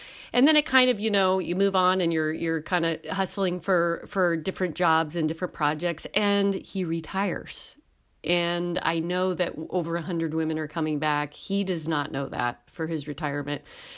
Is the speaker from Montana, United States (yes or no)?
yes; Missoula, Montana, United States; I became aware of things that I didn't quite understand growing up in Missoula, of the uniqueness of what happened in our city and in our state.